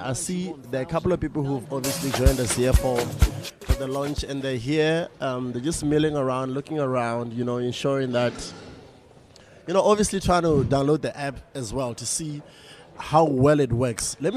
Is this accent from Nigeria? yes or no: no; Botswana; Just because I'm from Botswana, they put biltong here.